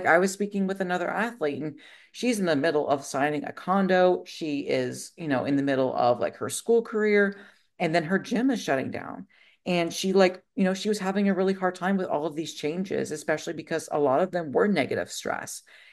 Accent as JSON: {"language": "English", "region": "Ohio", "country": "United States", "said": "I'm from Ohio. Pop is $2.50 at like most restaurants."}